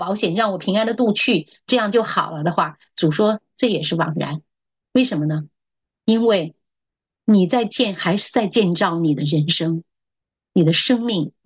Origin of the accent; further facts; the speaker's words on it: China; 我们中国人每次到最后年底的公司或者哪里都会财务都会盘账盘进盘出哈。